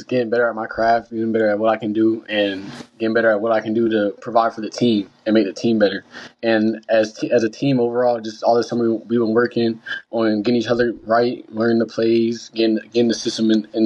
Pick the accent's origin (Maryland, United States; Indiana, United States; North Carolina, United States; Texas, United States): Maryland, United States; Baltimore; I'm from Baltimore, so I'm a Ravens fan, obviously.